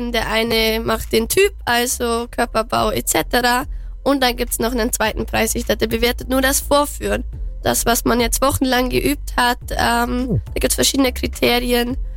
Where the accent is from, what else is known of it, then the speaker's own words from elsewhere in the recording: Bavaria, Germany; Genau, Schumper ist im Dialekt bei uns im Allgäu, sagt man Schumper zum Rind.